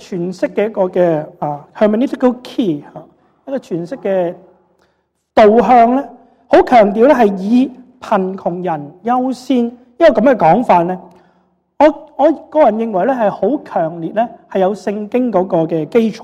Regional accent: Hong Kong; 我是在香港出世，香港长大，更加通俗一些，是喝着资本主义的奶水长大的一代

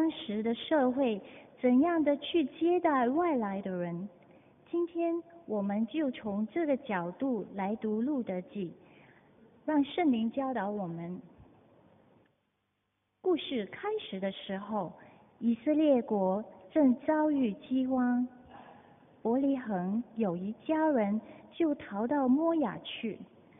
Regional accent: Singapore; now in Hong Kong; 其实我也不是香港人，我是来自新加坡，所以呢，我的广东话和普通话也讲得不太好。

